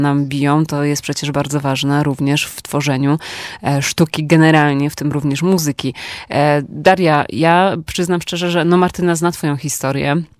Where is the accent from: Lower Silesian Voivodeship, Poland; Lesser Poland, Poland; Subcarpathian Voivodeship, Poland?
Lesser Poland, Poland; Nowy Sącz; jak wracam do mojego rodzinnego miasta, którym jest Nowy Sącz